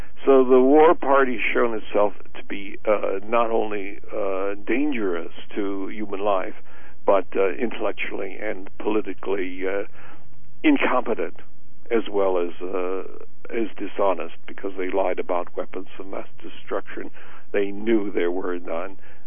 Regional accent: Ohio, United States; because I'm from Ohio, I grew up there

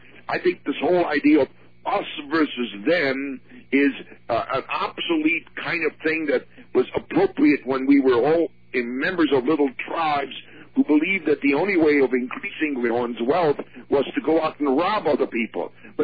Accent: Hungary; moved away; I was born in Hungary, and I lived under Stalin's rule until 1953.

